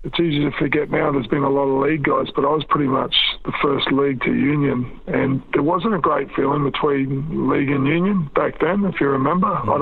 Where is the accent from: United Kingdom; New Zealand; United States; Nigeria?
New Zealand; born there; I had a crack, and I was born in New Zealand. Always meant a lot to me.